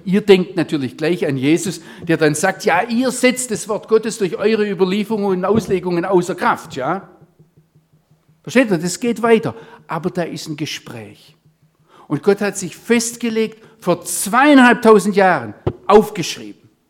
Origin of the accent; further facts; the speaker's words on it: Baden-Württemberg, Germany; accent: Swabian; ich schwätze kein Schweizerdeutsch, aber ich freue mich, wenn ich das Gefühl habe, ich darf ins Schwäbische überschnappen und man versteht mich trotzdem.